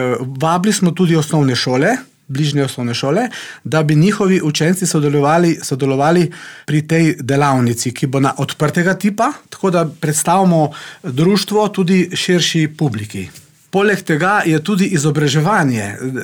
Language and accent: Slovenian; Littoral–Inner Carniola, Slovenia; now in Postojna, Slovenia; Glejte, jaz dejansko prihajam iz Brkinov. Jaz sem Brkinc, ne? Iz Huj sem doma. Živimo tle v Postojni in živimo tudi na Ostrožnem Brdu